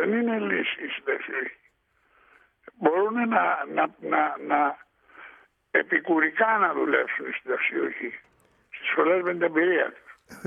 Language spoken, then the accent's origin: Greek; Syros, South Aegean, Greece; Εκεί μεγάλωσα, τέλειωσα το γυμνάσιο και τη σχολή Εμποροπλοιάρχων.